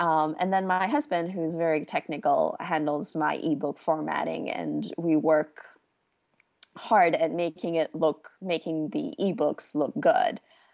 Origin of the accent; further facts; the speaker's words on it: Pakistan; I grew up in Pakistan, which is a former British colony.